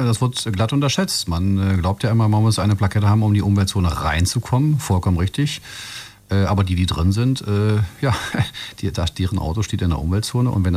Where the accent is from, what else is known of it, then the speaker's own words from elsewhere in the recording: Berlin, Germany; Ja, als Berliner haben wir es da relativ einfach